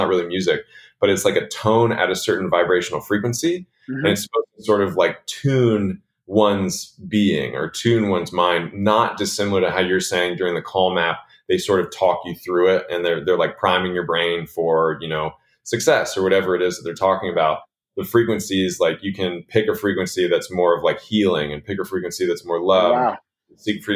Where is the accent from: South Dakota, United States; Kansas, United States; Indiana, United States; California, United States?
California, United States; Los Angeles; now in Austin, United States; I think you and I talked about it when you were here in Austin, but like growing up in Los Angeles and I gravitated towards basketball.